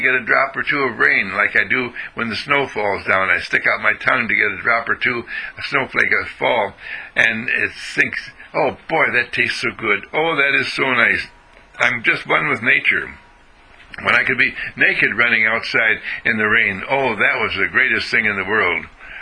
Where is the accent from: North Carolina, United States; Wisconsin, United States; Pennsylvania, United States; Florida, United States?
Wisconsin, United States; Wauwatosa; I was brought up in Waltosa, Wisconsin, that's by Milwaukee, and as a little boy, whenever it would rain, I would think to myself, how wonderful